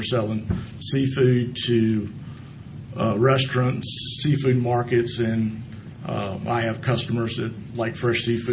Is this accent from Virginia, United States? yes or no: yes; Virginia, United States; I'm from Atchipunga, Virginia, over on the Eastern Shore.